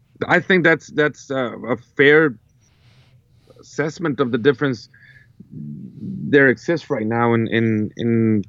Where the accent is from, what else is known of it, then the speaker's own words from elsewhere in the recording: El Salvador; I come from El Salvador